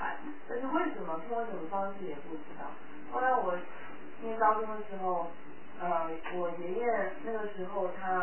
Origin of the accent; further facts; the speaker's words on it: China; 因为我是在大陆出生的，然后我从小经历的其实就是我上面讲的祷告，虽然我们家。是离神论